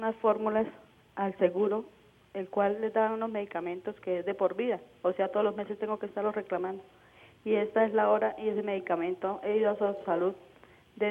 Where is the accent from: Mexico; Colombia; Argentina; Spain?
Colombia; Málaga, Santander; now in Bogotá, Colombia; vengo de Málaga, Santander. Estoy acá en Bogotá, llevo 3 meses.